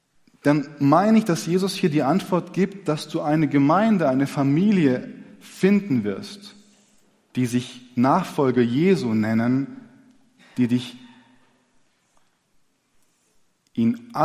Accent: Stuttgart, Baden-Württemberg, Germany; Nur weil ich aus Stuttgart komme, bin ich auch kein gebürtiger Schwabe. Dem einen oder dem anderen von euch ist es aufgefallen. Anhand meines Nachnamens sollte das klar sein. Meine Eltern kommen aus dem ehemaligen Jugoslawien, heute Serbien, so in der Nähe von Novi Sad.

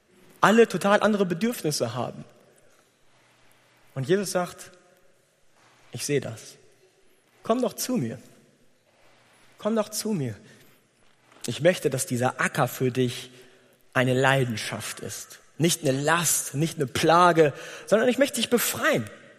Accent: Gütersloh, North Rhine-Westphalia, Germany; Bei uns zu Hause in Gütersloh, wo ich ja herkomme, haben wir so ein bisschen größeren Garten.

